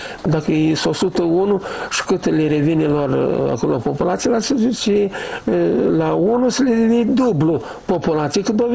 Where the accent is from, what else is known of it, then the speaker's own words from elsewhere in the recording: Chetrosu, Drochia District, Moldova; eu sunt de la Nord, de fapt, în Chetrosul Drochea.